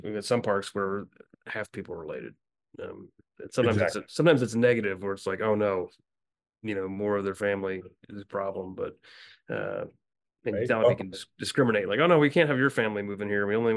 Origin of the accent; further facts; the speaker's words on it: Illinois, United States; I grew up in Illinois.